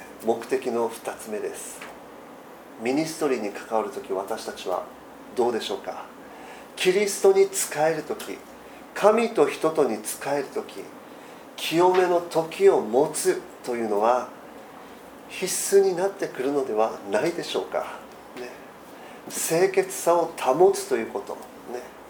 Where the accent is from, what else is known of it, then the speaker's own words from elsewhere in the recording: Okinawa, Japan; 東京には豚小屋ないかもしれないけど、沖縄にはありますね。養豚場が25箇所あるので、僕の地元にもありました。